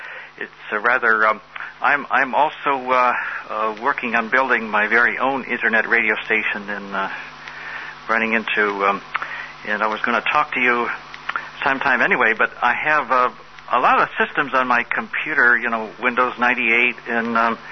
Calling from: Minneapolis, Minnesota, United States; Minneapolis

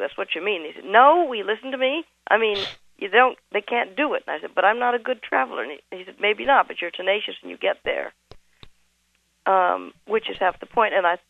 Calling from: San Jose, California, United States; San Jose, California.

